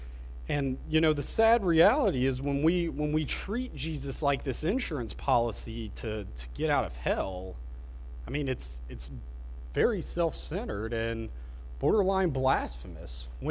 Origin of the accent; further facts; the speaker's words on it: United States; and I think growing up in America, where there aren't hardships